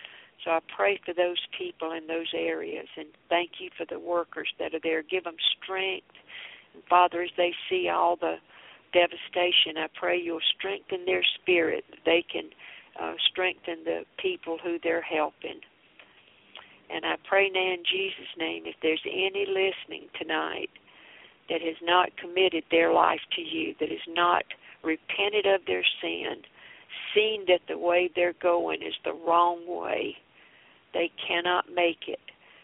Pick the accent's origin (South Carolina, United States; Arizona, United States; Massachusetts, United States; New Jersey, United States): South Carolina, United States; Florence; Yeah, from Florence. I grew up in Florence, South Carolina.